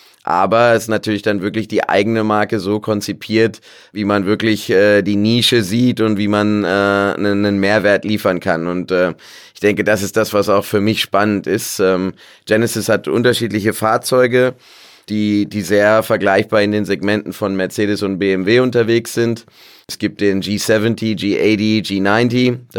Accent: Lower Saxony, Germany; born there; also born or lived in Stuttgart; aber ich dachte, fast 10 Jahre in Stuttgart gelebt. Okay. Ich bin bei Göttingen geboren. Zentraldeutscher.

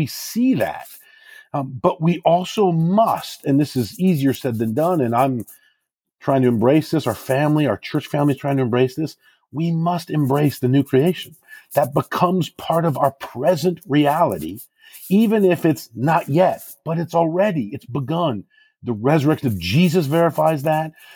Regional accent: Rockford, Illinois, United States; I felt a desire to go back into my own tradition in my own community, growing up in the Rockford, Illinois area, and minister to my people

